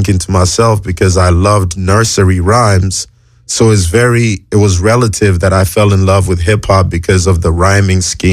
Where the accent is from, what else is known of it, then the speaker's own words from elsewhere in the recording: Lusaka, Lusaka Province, Zambia; born there; I was born in Lusaka, Zambia, which is the capital city for my country, Zambia. And I was born almost at the same time as hip-hop music.